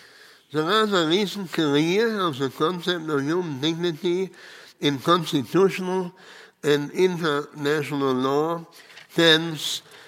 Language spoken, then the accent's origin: English; Germany; English is a second language; Let me first start with an example from my home country. The inviolability of human dignity commanded the attention of the German public in 2006